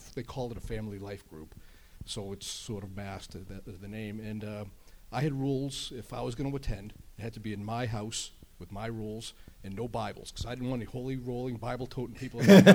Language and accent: English; Massachusetts, United States; now in New Hampshire, United States; We're originally from Massachusetts. That's where we grew up. And then when we got married, we moved to New Hampshire.